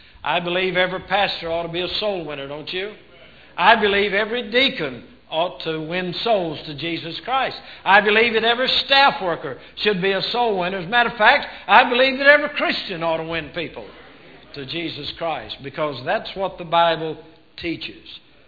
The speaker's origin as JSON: {"language": "English", "region": "the South", "country": "United States", "said": "He's a Yankee, I'm a Southerner."}